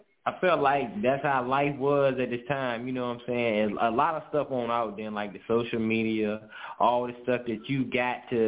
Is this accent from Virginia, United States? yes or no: yes; Clover, Virginia, United States; also born or lived in South Boston; I came from South Boston, Virginia, originated. I grew up in Clover, Virginia, small town out in Virginia.